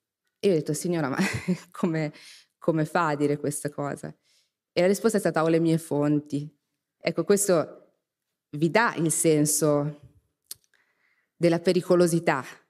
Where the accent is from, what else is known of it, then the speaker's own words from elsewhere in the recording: Florence, Tuscany, Italy; Io vengo da Firenze, quindi mi piace col campanilismo dei toscani fare un po' di citazioni di casa mia.